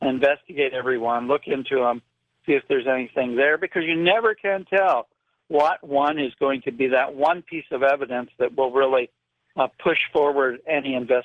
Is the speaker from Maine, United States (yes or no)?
no; Illinois, United States; because I grew up in Illinois, so I was right there early on in the 40s